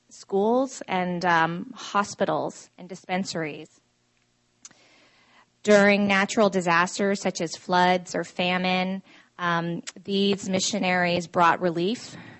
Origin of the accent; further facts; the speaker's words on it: Vermont, United States; Well, I was raised in Vermont